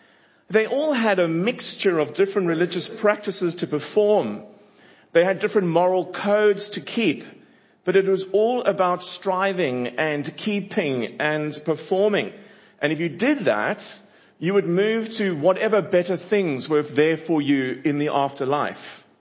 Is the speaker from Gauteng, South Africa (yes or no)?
no; Cape Town, Western Cape, South Africa; accent: South African; moved away; if you're wondering what this funny accent is, it's a South African accent. I'm from Cape Town a long time ago now